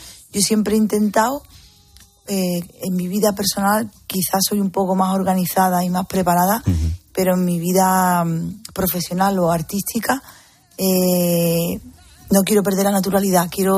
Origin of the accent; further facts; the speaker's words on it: Cádiz, Andalusia, Spain; he tenido la gran suerte de vivir noches muy bonitas en mi tierra, ¿no? Ya no solo en Cádiz, sino como decimos nosotros, de Sevilla para abajo, ¿no?